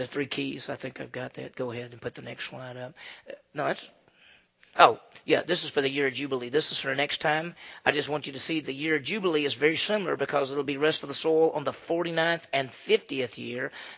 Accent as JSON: {"language": "English", "region": "Mississippi", "country": "United States", "tie": "born or raised there", "said": "I mean, I grew up in Mississippi, and I grew up in a town, so I'm not a farmer or any"}